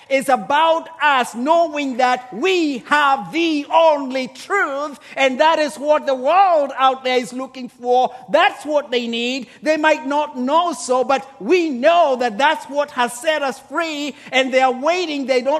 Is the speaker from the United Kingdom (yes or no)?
no; Kenya; a lady who used to be a teacher back in my home country of Kenya